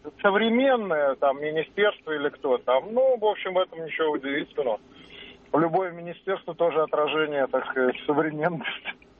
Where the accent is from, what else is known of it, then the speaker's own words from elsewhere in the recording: Saint Petersburg, Russia; я из Санкт-Петербурга.